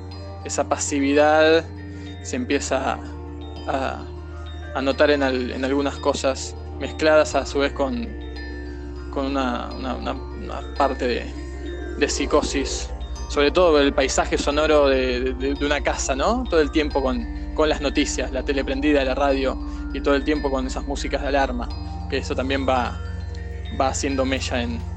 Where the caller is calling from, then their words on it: Buenos Aires, Argentina; de Buenos Aires. Tengo la suerte de poder trabajar desde casa.